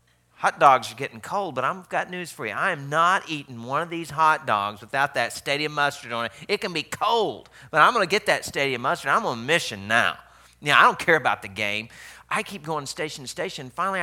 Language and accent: English; the South, United States; you're going to look at it as I did as a Southerner